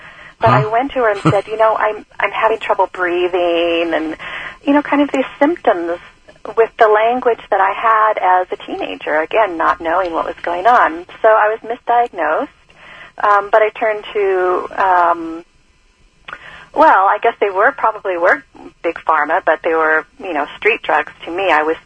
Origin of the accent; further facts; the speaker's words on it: Seattle, Washington, United States; Yes, I grew up in Seattle, unfortunately, in a very dysfunctional household.